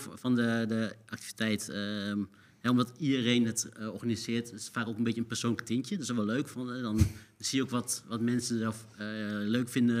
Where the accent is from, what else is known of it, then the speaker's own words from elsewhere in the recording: Arnhem, Gelderland, Netherlands; Ik kom uit Arnhem, ja.